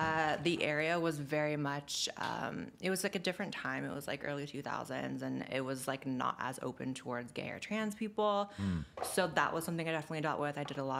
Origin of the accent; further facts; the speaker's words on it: Chico, California, United States; I'm from Northern California, so I've lived in Cali my whole life, but moved here like 2 years ago.